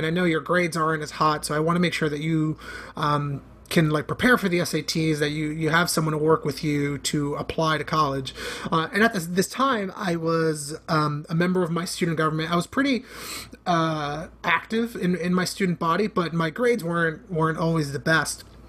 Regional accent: Bronx, New York, United States; It was you know, just a couple blocks away from where I grew up in the Bronx.

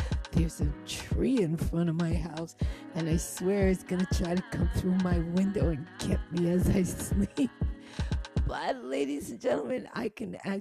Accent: Brooklyn, New York, United States; But you could take the Brooklyn out of the girl, but you can't take the girl out of Brooklyn.

